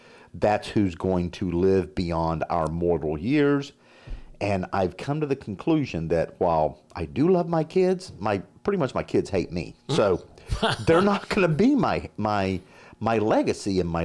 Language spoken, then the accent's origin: English; North Carolina, United States; now in Oklahoma, United States; I'm not from Oklahoma. I grew up in North Carolina and around the world. And then I settled in Oklahoma after I left the military.